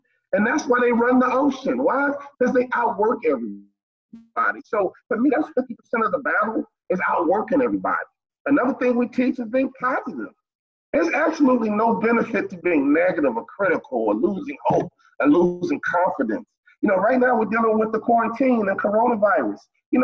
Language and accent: English; Chicago, Illinois, United States; growing up, you're from New York, I'm from Chicago.